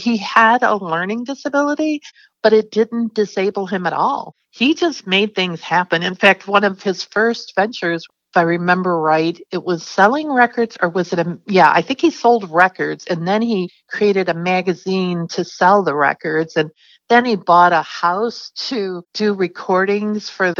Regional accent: Ferguson, Missouri, United States; And I'm originally from Ferguson, and I just believe that whatever we're doing now doesn't have to be the way it is.

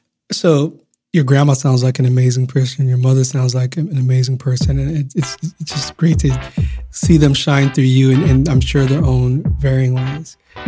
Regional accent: Uganda; born there; I was raised Christian. I was raised in I was born in Uganda

